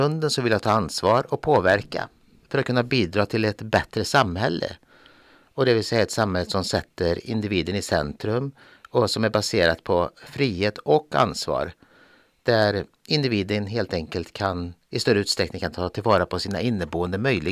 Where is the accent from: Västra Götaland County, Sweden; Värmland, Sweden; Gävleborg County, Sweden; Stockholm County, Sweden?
Västra Götaland County, Sweden; Skara; now in Gällivare, Sweden; och har bott i Gällivare sedan 2019. Och till vardags så arbetar jag som museiintendent, och ursprungligen så kommer jag från Skara.